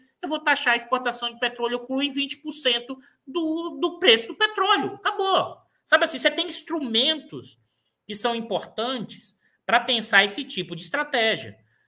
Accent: Bahia, Brazil; now in Rio de Janeiro, Brazil; eu sou baiano, mas moro no Rio

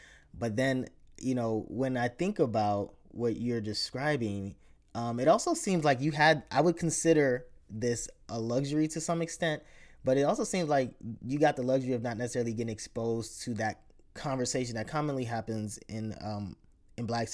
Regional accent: Chicago, Illinois, United States; as soon as I immigrated here at a young age, around 8, and growing up in Chicago

